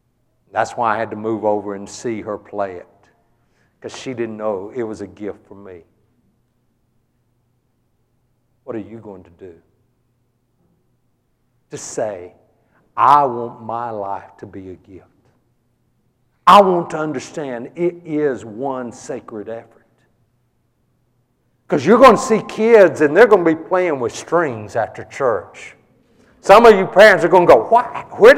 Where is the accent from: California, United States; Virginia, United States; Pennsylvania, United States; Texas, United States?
Texas, United States; I think he was putting me down when he said I'm from Texas. That didn't sound like a compliment. But he's saying, if God can redeem a sorry Texan, what could he do with someone from this fine state?